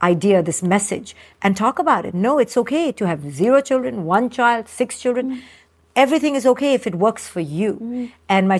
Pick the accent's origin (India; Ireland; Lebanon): India; I came from India. You came from the Mediterranean culture.